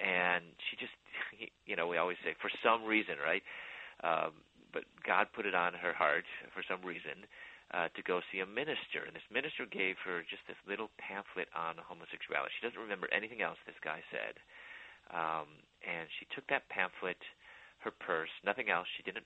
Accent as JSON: {"language": "English", "town": "Chicago", "region": "Illinois", "country": "United States", "tie": "born or raised there", "also_born_or_lived": "Louisville, Kentucky", "said": "I moved from Chicago, where I was born and raised, and I live now, but my parents are from there, and I moved to Louisville, Kentucky, where I was pursuing my doctorate in dentistry."}